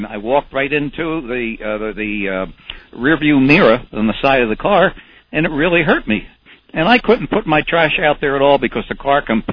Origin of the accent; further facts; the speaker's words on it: Philadelphia, Pennsylvania, United States; Okay, well, I come from Philadelphia. What can I tell you?